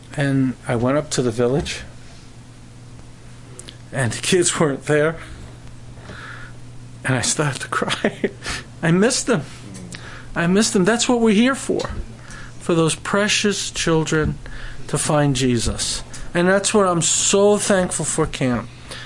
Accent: Brooklyn, New York, United States; moved away as an adult; I grew up in Brooklyn. Came here at the age of 21, I guess. And I lived in the midst of industry, factories, and an apartment.

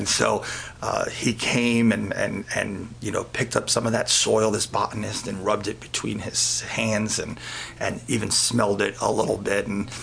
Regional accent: New York City, New York, United States; I'm from New York City, Queens and Brooklyn, you know, born and raised.

